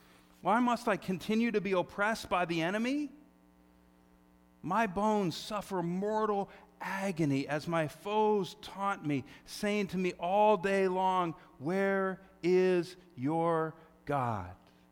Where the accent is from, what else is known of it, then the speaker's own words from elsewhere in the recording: New Jersey, United States; I don't know, growing up in the Jersey Shore or being around beaches, one of the things that was always sort of interesting